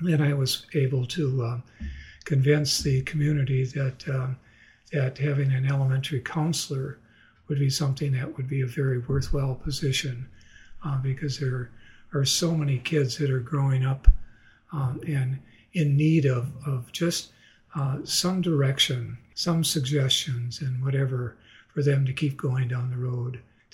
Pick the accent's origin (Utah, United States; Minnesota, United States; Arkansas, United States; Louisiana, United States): Minnesota, United States; St. James; now in Northfield, United States; I grew up in St. James.